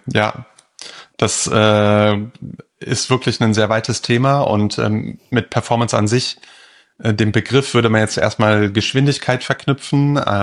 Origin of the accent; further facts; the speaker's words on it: Bonn, North Rhine-Westphalia, Germany; Ich komme aus Bonn